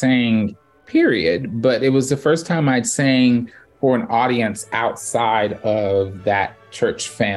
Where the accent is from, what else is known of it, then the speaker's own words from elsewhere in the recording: Brevard, North Carolina, United States; I grew up in Western North Carolina near Asheville, North Carolina, called Brevard, North Carolina. It's the home of the famous Brevard Music Center and Summer Festival and Institute.